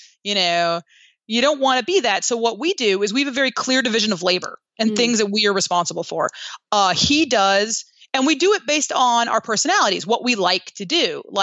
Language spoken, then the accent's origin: English; United States; But I love being American and I'm very American.